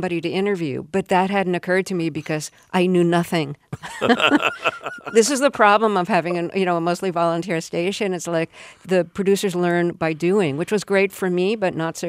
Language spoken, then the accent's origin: English; Brooklyn, New York, United States; And this was in Brooklyn. Mm-hmm. One Brooklynite to another, they'd ask me, where are you from? As if I was from, like, Texas or something. I was the child of the children of immigrants.